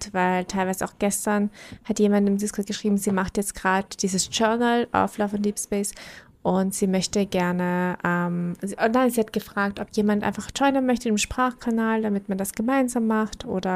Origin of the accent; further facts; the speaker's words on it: Vienna, Austria; ich komme aus Österreich.